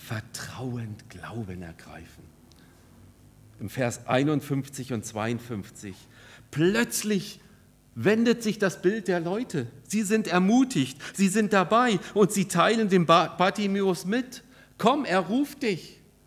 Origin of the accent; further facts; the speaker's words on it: South Africa; Und in Südafrika, wo ich herkomme, habe ich viel mit Bettlern zu tun, extremen Bettlern zu tun gehabt.